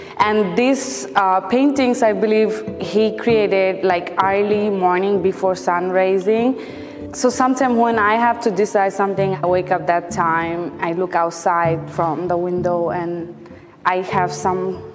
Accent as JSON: {"language": "English", "country": "Bangladesh", "second_language": "English", "said": "I'm originally from Bangladesh. My village is similar to this painting."}